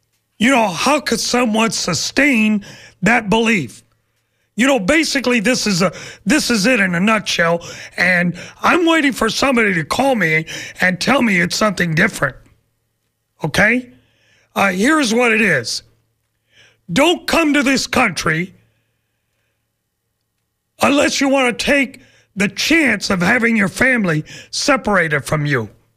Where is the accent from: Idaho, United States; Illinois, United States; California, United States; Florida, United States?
Florida, United States; Tampa; I know for me, my great times was growing up in West Tampa.